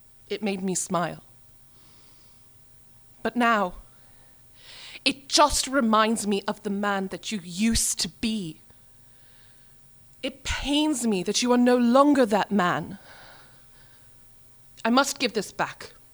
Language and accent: English; Pittsburgh, Pennsylvania, United States; I'm from the Pittsburgh area. I went to University of the Arts in Philadelphia and majored in acting. Now I'm back here.